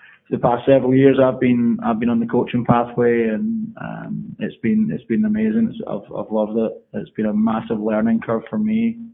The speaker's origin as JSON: {"language": "English", "town": "Glasgow", "region": "Scotland", "country": "United Kingdom", "tie": "born or raised there", "said": "I grew up in Glasgow, Scotland."}